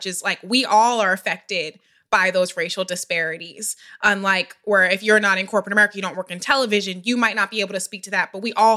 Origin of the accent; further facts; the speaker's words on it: Philadelphia, Pennsylvania, United States; I'm from Philadelphia and how hard it is for me even now to find a doctor that is nearby